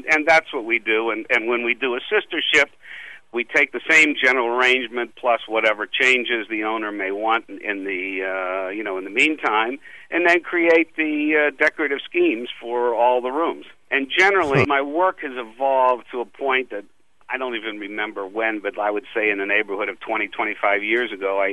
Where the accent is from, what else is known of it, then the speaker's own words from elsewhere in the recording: Miami, Florida, United States; I think the major influence for me, and very fortunate, was that I grew up in a tourist town.